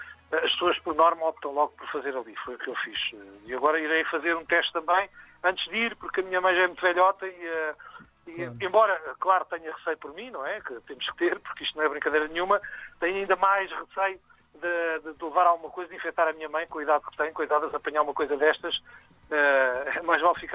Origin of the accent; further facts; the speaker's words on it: Portugal; now in Luxembourg; eu sou de Portugal